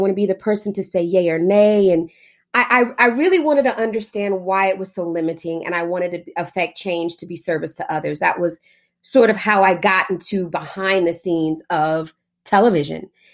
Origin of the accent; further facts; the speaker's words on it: Fort Worth, Texas, United States; I'm from Fort Worth, Texas. It's literally like 30 minutes away from Dallas. I'm pretty sure people know about Fort Worth. And I grew up with a single mom.